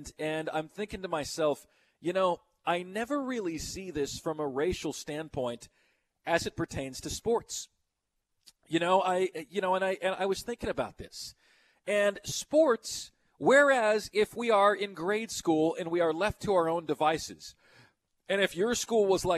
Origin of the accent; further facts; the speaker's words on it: Houston, Texas, United States; when I was growing up in Houston, Texas, naturally segregated.